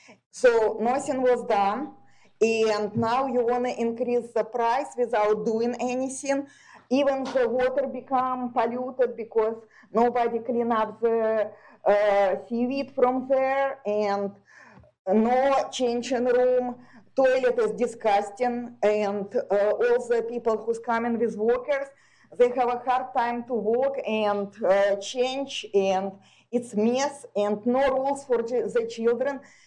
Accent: Russia; I'm originally from Russia

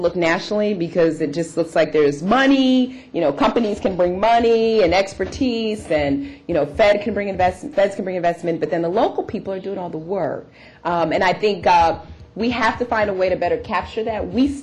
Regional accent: Chicago, Illinois, United States; but see, I'm from Chicago.

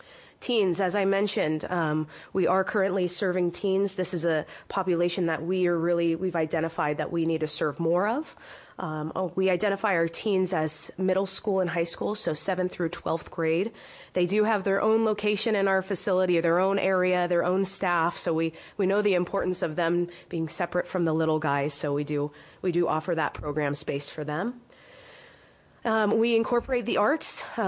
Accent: California, United States; I came from Orange County, and just a quick little story is I born and raised at the beach

